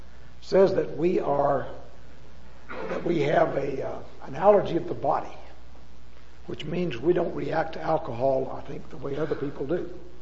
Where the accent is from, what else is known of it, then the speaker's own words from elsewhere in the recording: Texas, United States; When I was a kid, I was raised in West Texas.